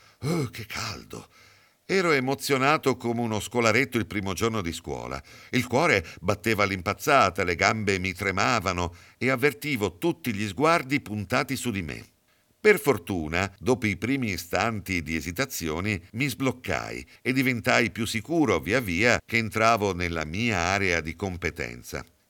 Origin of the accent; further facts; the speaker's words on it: Cavarzere, Veneto, Italy; molte delle quali a Cavarzere, mia città natale